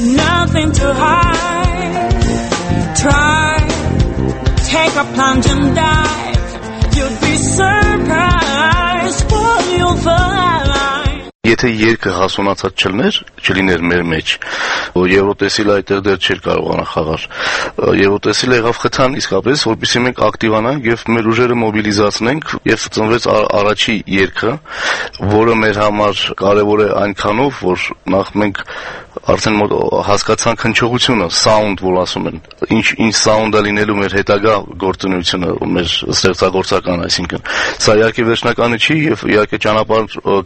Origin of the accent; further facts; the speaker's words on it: Vanadzor, Lori, Armenia; born there; Ես ծնունդով Հայաստանից եմ, իմ հայրական կողմը Թբիլիսը հայեր են, մայրական կողմս Մշեցի, բայց ես ծնվել եմ քաղաք Վանաձորում, Գիրովական։